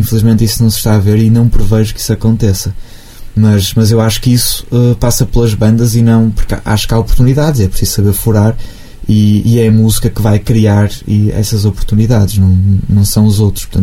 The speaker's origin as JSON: {"language": "Portuguese", "country": "Portugal", "said": "o assumir que somos portugueses e estamos em Portugal e estamos por Portugal e com Portugal e para Portugal é uma vantagem extrema"}